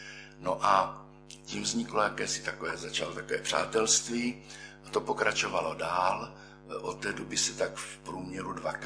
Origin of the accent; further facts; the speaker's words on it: Mikulov, South Moravian Region, Czechia; born there; Já jsem se v Mikulově narodil, tady na Jižní Moravě.